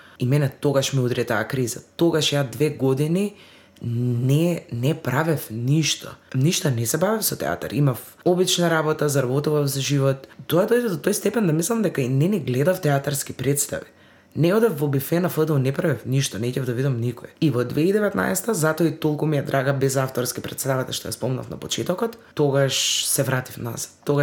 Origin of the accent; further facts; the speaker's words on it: Kumanovo, Northeastern, North Macedonia; Јас лично доаѓам од Куманово. Немам проблем со тоа да работам во градот од кој потекнув.